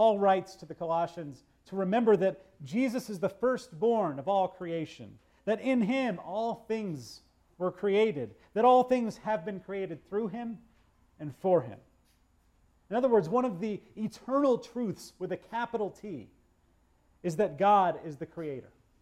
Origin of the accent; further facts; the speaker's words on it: Austin, Texas, United States; Well, I grew up on Lake Austin and our house was pretty far outside of the city proper.